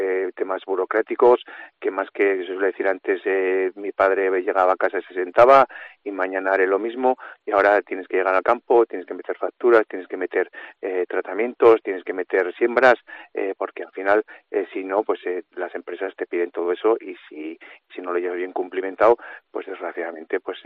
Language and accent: Spanish; Navarre, Spain